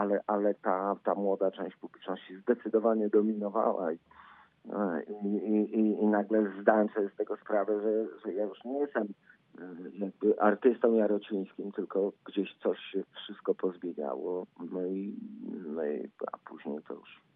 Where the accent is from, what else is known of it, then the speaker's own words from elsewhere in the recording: Warsaw, Masovian Voivodeship, Poland; Ja jestem warszawiakiem